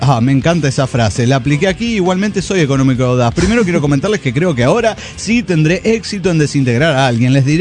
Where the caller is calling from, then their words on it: Margarita, Santa Fe, Argentina; de Margarita, Santa Fe, Argentina.